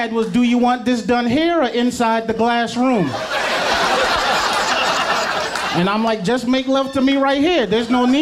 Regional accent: New York, United States; also born or lived in Southern United States; I grew up in New York. I lived in the South for years. I know the history of the South

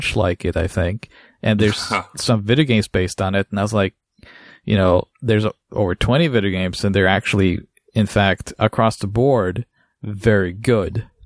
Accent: Norway; Cause like I grew up in Norway.

